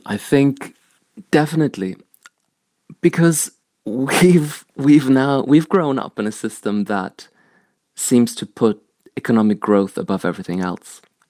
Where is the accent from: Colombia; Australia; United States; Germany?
Germany; when I was growing up in Germany, this was mostly in the 90s